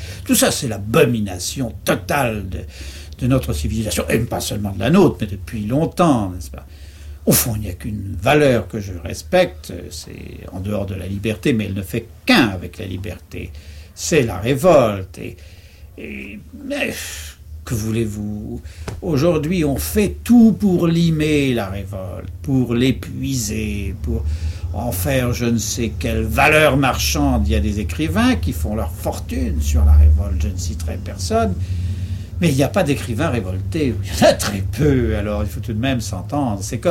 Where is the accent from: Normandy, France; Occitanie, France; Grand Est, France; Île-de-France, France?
Île-de-France, France; Paris; now in Vézelay, France; à Vézelay, on nous considère toujours, nous autres Parisiens, enfin nous qui ne sommes pas vraiment de Vézelay, comme de la terre rapportée.